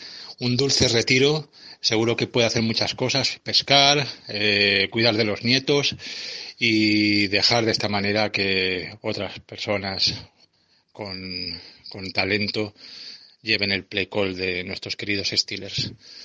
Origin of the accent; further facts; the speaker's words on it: Terrassa, Catalonia, Spain; Hola a todos los Cortiners